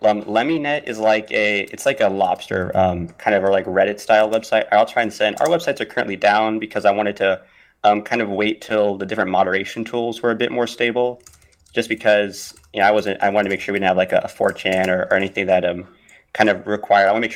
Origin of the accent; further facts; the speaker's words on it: Arizona, United States; I'm from Arizona, which is in the United States